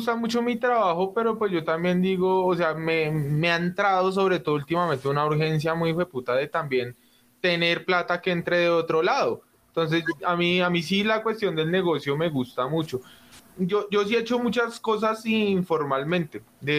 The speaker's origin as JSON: {"language": "Spanish", "country": "Argentina", "lives_now": "Argentina?", "said": "Acá, cuando yo recién llegué de Argentina, yo pues no sabía qué ponerme a hacer y yo fui y me compré un poco de peluches y me puse a venderlos en la calle."}